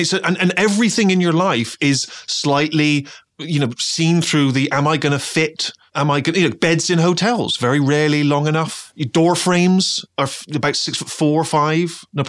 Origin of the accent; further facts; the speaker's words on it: Bristol, South West England, United Kingdom; that's not far from my hometown of Bristol.